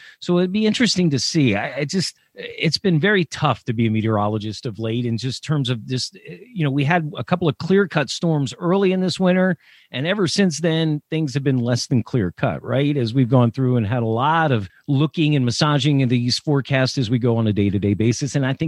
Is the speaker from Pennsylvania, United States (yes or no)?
yes; Millersville, Pennsylvania, United States; MU for Millersville University, Millersville, Pennsylvania, my hometown.